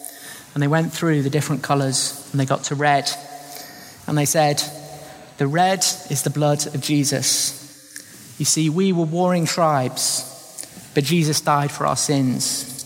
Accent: United Kingdom; Now, I am British. I love my country. I love my people. I love the land, the culture, the traditions.

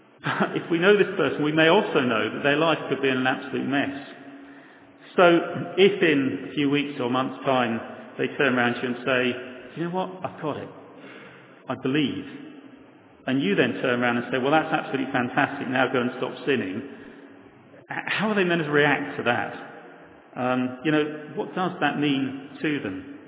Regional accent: Croydon, London, United Kingdom; she set out from Croydon, my hometown.

